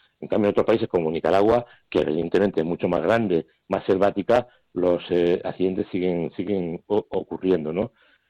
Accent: Spain; Yo dije: soy español.

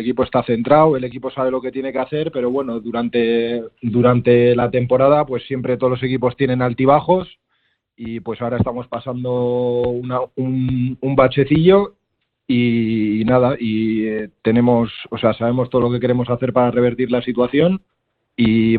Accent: Arrigorriaga, Basque Country, Spain; yo soy de Arrigorriaga de toda la vida

